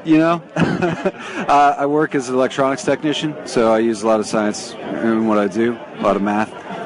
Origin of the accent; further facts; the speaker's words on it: Washington, United States; I'm from Washington State.